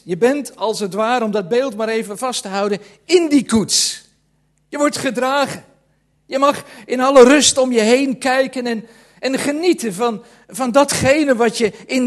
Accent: Amsterdam, North Holland, Netherlands; ik kom uit Amsterdam, een stadsjongen, weet je wel.

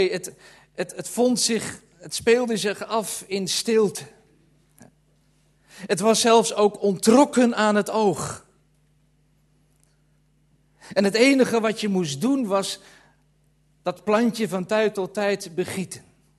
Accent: Amsterdam, North Holland, Netherlands; ik kom uit Amsterdam, een stadsjongen, weet je wel.

